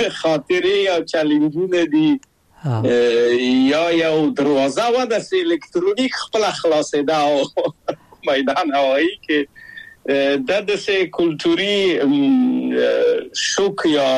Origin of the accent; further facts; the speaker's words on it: Kabul, Afghanistan; moved away as an adult; now in Czechia; او زه له کابل په یو دولتي بورس چکسلواکیا ته راغلم